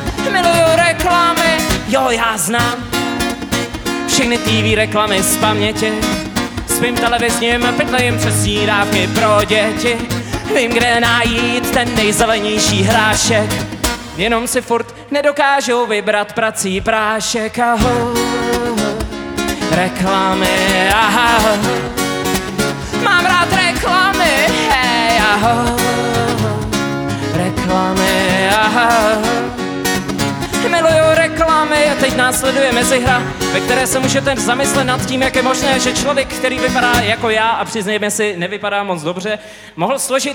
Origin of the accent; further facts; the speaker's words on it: Ledenice, South Bohemian Region, Czechia; Já jsem z Českých Budějovic, respektive z Ledenicu Českých Budějovic